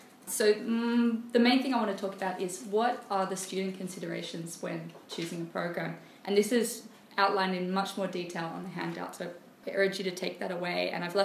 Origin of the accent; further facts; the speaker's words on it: Australia; I struggle and I'm Australian, so especially when compared to Japan.